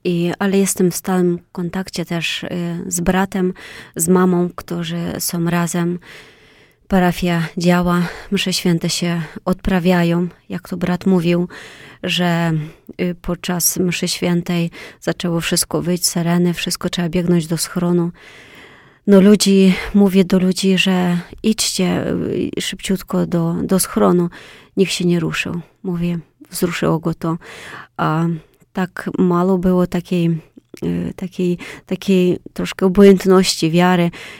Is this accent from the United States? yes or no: no; Podolia, Ukraine; Polish is a second language; ja nie pochodzę z Winnicy, ponieważ bardziej z Podola.